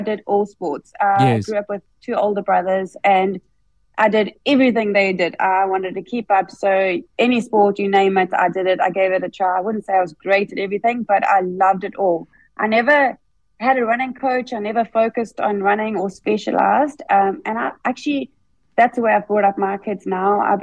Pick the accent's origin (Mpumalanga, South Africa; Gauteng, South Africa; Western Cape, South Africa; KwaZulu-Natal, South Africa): KwaZulu-Natal, South Africa; Durban; being a KZN girl